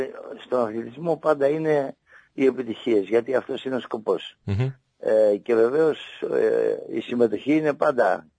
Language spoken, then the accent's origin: Greek; Patras, Western Greece, Greece; η πατρίδα μου, η Πάτρα βοήθησε σε αυτή την προσπάθεια